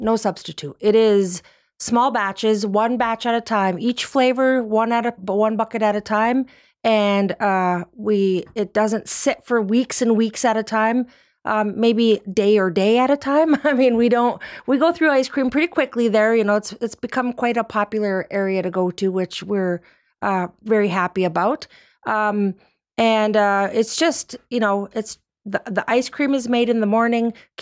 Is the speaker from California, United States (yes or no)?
no; Michigan, United States; A Youper. I'm from Upper Michigan.